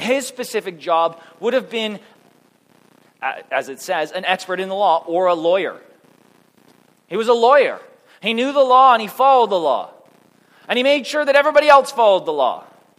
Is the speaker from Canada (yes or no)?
yes; Manitoba, Canada; So I grew up in Manitoba, and they take it one step further.